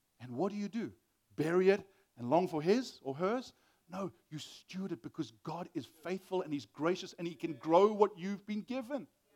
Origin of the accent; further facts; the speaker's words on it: South Africa; Let me just say, as a South African, growing up in Southern Africa